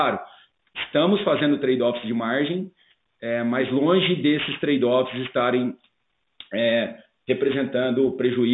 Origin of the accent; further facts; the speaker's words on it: Brazil; como cidadão, como brasileiro, muito entristecido com tudo que aconteceu